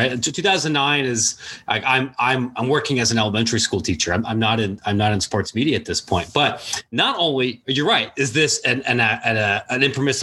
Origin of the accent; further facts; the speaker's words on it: Ohio, United States; now in Chicago, United States; So I'm from Ohio. I live in Chicago now, my neck of the woods.